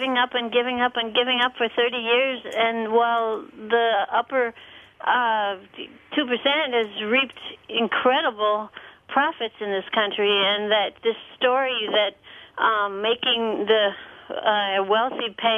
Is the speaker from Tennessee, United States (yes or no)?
no; Minnesota, United States; now in Green Bay, United States; I just want to call in support of the governor of Minnesota, which is my home state.